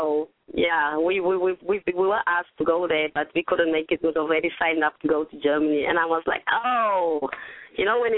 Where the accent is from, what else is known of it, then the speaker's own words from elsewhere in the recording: South Africa; what I've learned as I am coming from South Africa, this is what I've learned